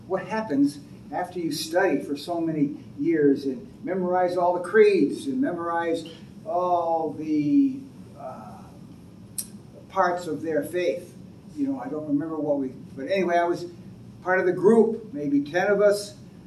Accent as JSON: {"language": "English", "town": "Wethersfield", "region": "Connecticut", "country": "United States", "tie": "born there", "said": "I was born in Connecticut, by the way, Weathersfield, Connecticut, an ancient town built in 1630."}